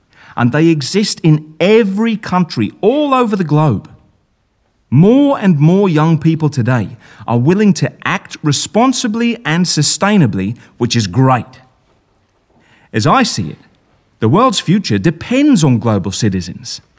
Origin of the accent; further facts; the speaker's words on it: Melbourne, Victoria, Australia; I grew up in Melbourne, Australia, and I was one of those little kids that never, ever stopped asking why.